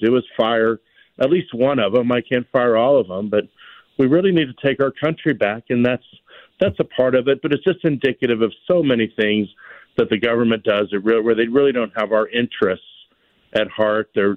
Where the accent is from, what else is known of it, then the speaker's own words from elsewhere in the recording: Texas, United States; I'm from Texas, and so I grew up in the oil and gas business, and I run a business that my whole family works